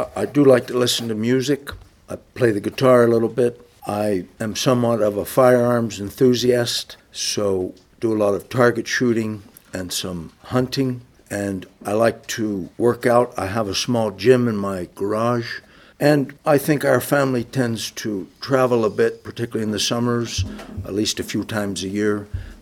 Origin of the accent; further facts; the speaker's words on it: Philadelphia, Pennsylvania, United States; Myself, I am from the Philadelphia area of Pennsylvania, and I have an Irish background.